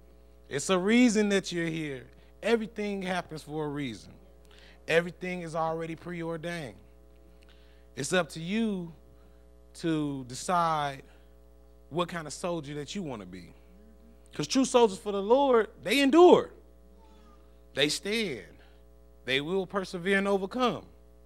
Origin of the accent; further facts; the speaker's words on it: Chicago, Illinois, United States; now in Little Rock, United States; I'm not born from Arkansas. I was born and raised in Chicago, and now I'm down here in Little Rock, and all my family is either up north or in North Carolina.